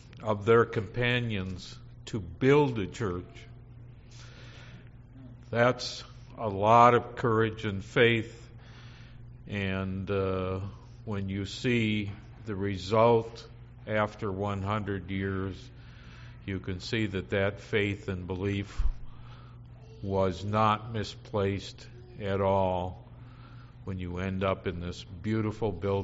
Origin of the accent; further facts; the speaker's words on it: Midland, United States; When I grew up in Midland in the 50s and 60s, Midland was one of the most undiverse cities you can imagine.